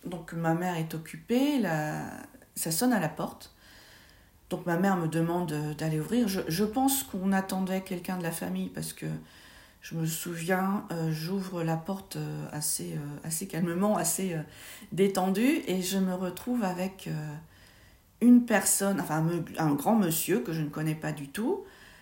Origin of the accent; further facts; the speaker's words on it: Angers, Pays de la Loire, France; now in Nantes, France; J'ai 53 ans, j'habite à Nantes depuis une vingtaine d'années et je suis originaire d'Angers.